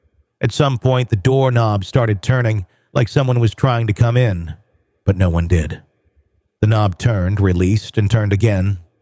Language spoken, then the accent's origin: English; Massachusetts, United States; I grew up just outside of Boston, in what seemed like a perfectly normal split-level house.